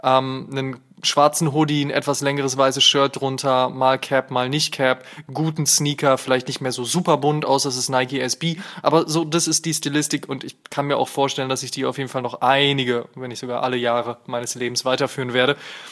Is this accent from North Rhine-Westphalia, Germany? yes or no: yes; Münster, North Rhine-Westphalia, Germany; Und wären am nächsten Tag nach Münster gefahren, in meine alte Heimat